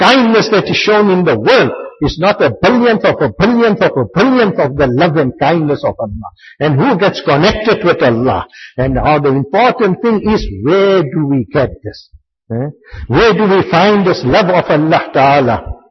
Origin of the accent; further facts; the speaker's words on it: Johannesburg, Gauteng, South Africa; For example, we came to Cape Town, we are from Johannesburg, we don't know the area yet